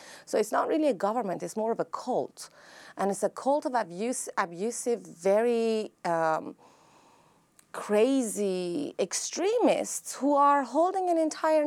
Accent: Iran; moved away; a new life, completely different from where I was raised in Iran, and exposure to a whole different culture, which came with a lot of shocks

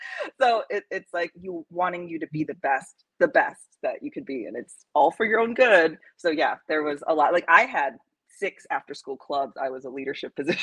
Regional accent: New York, United States; I did, yeah, Long Island mostly.

